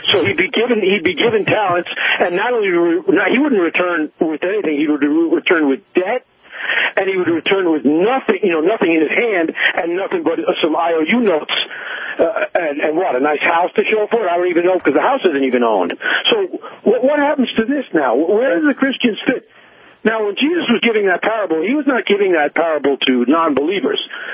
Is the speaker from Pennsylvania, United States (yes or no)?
no; New York, United States; now in Michigan, United States; Well, see, I'm originally a New Yorker, and now I'm in Michigan, and you have to be milquetoast here because the people are just so sensitive